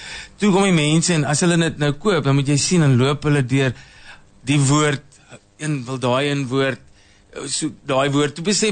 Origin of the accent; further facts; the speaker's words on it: Parys, Free State, South Africa; also born or lived in Pretoria / England; ek kom van die Vrystaat oorspronkelijk, Parys is waar ek groot geword het en, en maar ons het in Pretoria gewoon